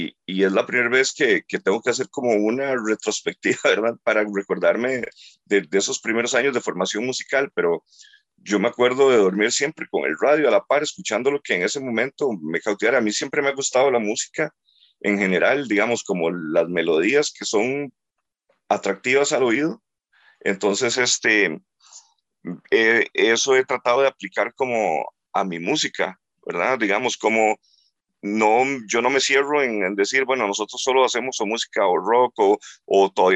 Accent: Tres Ríos, Cartago, Costa Rica; Tres Ríos, sí.

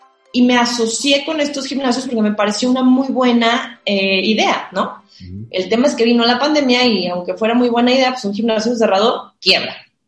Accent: Guadalajara, Jalisco, Mexico; cuando yo crecí en Guadalajara

